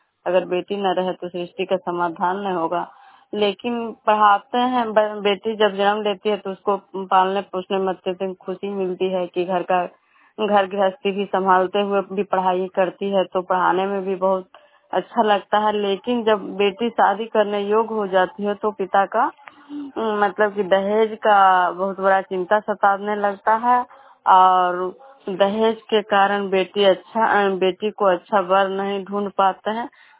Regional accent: Vishnupur, Bihar, India; मैं विष्णुपुर ग्राम खजुरा पंचायत नालंदा जिला नरनौसा प्रखंड के निवासी हूँ।

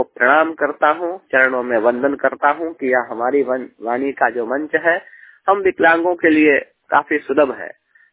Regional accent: Delhi, India; मैं दिल्ली का रहने वाला हूँ। मैं 100% ब्लाइंड हूँ

